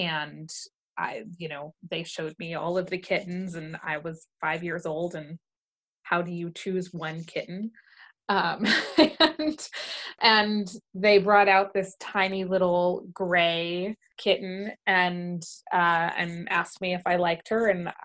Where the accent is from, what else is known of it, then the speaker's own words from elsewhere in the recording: Brooklyn, New York, United States; I grew up, I was born in Brooklyn, and we lived in Park Slope. My parents bought the house there sometime in the 70s, and we lived there until 93. So I was 9 years old when we moved out of the city.